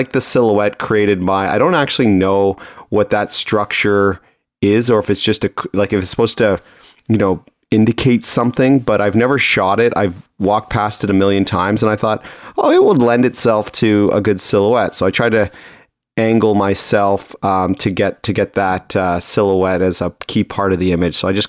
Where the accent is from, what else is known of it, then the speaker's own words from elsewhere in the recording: Tübingen, Baden-Württemberg, Germany; I can't wait to see this in the calendar of Tubingen photos that they use of my hometown.